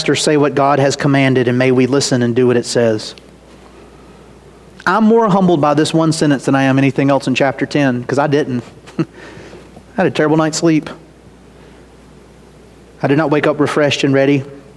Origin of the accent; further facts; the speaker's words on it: Ackerman, Mississippi, United States; Most of you know, I grew up in Ackerman, Mississippi. In Ackerman, Mississippi in the 2000s, they turned the gas pumps off on Sunday.